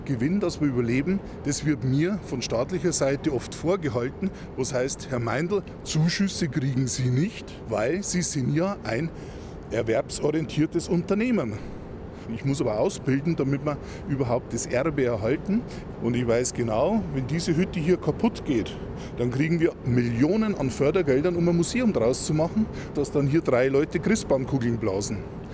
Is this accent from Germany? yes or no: yes; Regensburg, Bavaria, Germany; ich habe da das große Glück, dass ich fast ein Eingeborener bin. Ich bin in Regensburg, in der Hauptstadt der Oberpfalz, aufgewachsen.